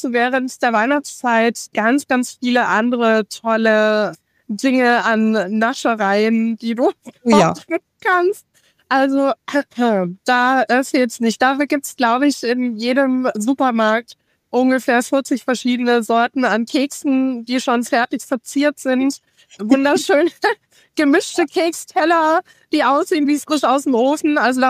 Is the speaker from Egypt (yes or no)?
no; United States; was ich persönlich als Amerikanerin schon sehr hübsch finde.